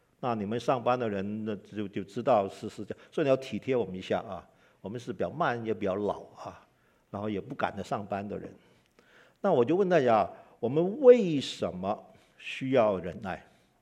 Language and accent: Chinese; Hong Kong; 我从小在香港长大，你知道香港人的效率多高啊